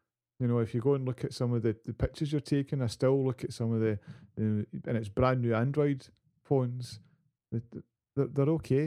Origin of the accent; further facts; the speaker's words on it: England, United Kingdom; accent: English; I think it will really struggle with my perfect English accent.